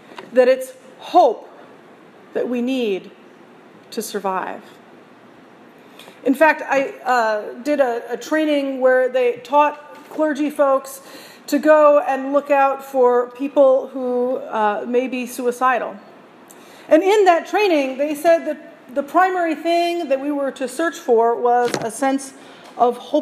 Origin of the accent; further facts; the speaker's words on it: Michigan, United States; I grew up in West Michigan in an era when the Detroit Tigers were pretty hopeless.